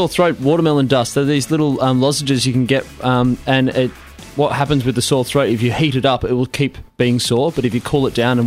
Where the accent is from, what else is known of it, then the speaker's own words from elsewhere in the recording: Sydney, New South Wales, Australia; coming from the Northern Beaches in Sydney, no one was really like, who are you, where are you from?